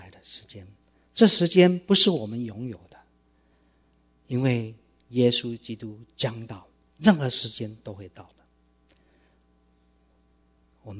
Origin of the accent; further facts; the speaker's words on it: Taiwan; moved away as an adult; now in Abroad; 很多我们在这边从台湾来的很多人都知道，男生在我们那个时代，男生都必须要服完兵役才可以出国。当时我是穿着空军少尉的制服，在台北市街头在行走的时候